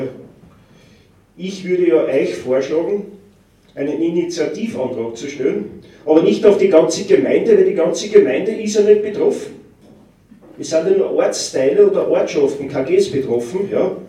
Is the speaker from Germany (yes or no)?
no; Lower Austria, Austria; das ist bei uns im Waldviertel und auch im Mühlviertel oder so, das ist der Wald, ja